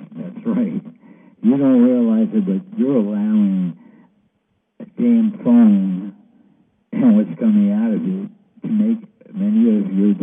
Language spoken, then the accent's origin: English; New York City, New York, United States; I'm in from New York City, I ride the subways all the time.